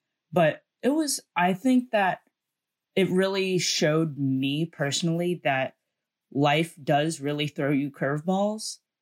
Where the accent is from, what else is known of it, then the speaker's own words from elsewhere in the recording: Virginia, United States; and I'm from Virginia.